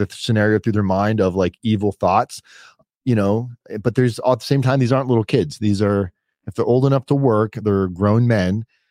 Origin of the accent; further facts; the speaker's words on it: Florida, United States; Granted, I'm not from this area. I'm from Florida. We don't have a lot of farm and ranch places in South Florida